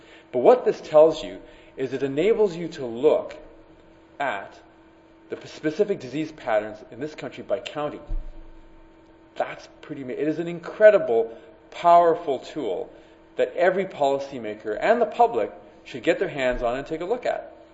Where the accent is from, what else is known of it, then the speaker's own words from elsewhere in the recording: Canada; I'm saying this as a Canadian.